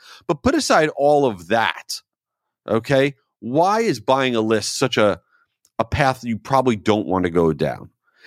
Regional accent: Jericho, New York, United States; moved away; That is very close to where I grew up in Jericho, Long Island. And you know, I've been living in Florida for over 30 years.

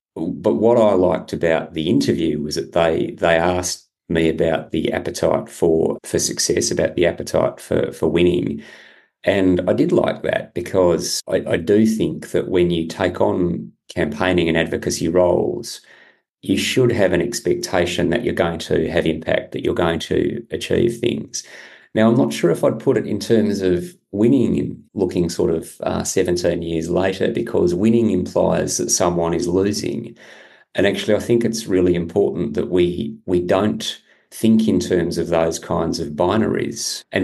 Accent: Western Australia, Australia; I grew up on Brookdon Highway in Western Australia

